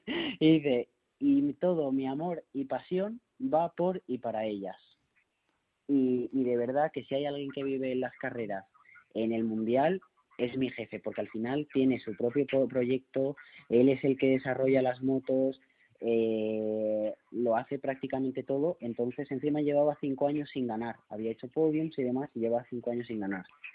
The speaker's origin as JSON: {"language": "Spanish", "town": "Madrid", "region": "Community of Madrid", "country": "Spain", "lives_now": "Valencia, Spain", "said": "yo realmente soy de Madrid centro y voy a veranear y demás a Los Molinos. Lo que pasa es que ahora estoy viviendo en Valencia y de hecho desde que me fui a vivir a Valencia"}